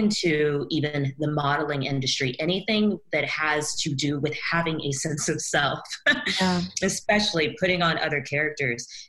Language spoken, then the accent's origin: English; Georgia, United States; Well, my story, I grew up in Georgia. And so, of course, being this little Black girl in the South, I had a very difficult time finding where I belonged.